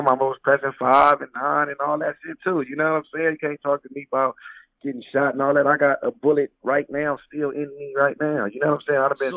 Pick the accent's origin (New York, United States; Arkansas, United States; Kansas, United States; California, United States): California, United States; You know, I'm from Cali. I never battled in the Bay Area.